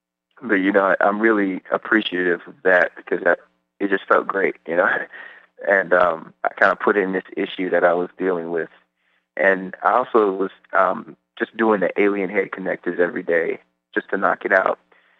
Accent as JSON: {"language": "English", "town": "Seattle", "region": "Washington", "country": "United States"}